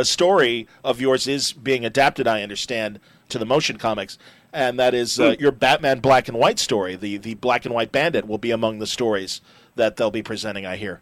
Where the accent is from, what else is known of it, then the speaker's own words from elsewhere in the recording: United States; as an American, I've enjoyed your work on Green Lantern